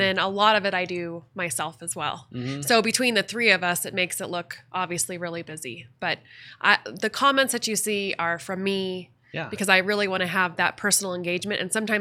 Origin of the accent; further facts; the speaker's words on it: Kansas City, United States; So then we moved to small town Kansas, and then I grew up in Kansas City, and then moved out to Salida once I graduated high school.